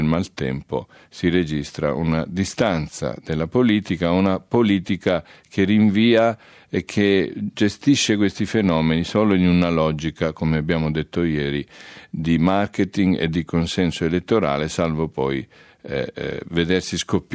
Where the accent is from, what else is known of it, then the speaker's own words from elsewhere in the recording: Apulia, Italy; Io sono pugliese, salentino